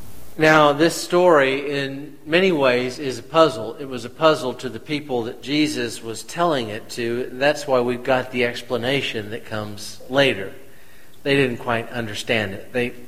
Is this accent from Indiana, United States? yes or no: no; Kansas City, Missouri, United States; I'm a city boy. I grew up in Kansas City, but would go to the country to see my grandparents, and they had their crops.